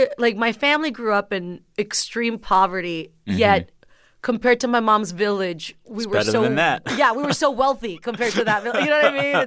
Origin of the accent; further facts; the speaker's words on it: McAllen, Texas, United States; Like, you know, for me, growing up in McAllen, Texas, down south, going to San Antonio was a big deal.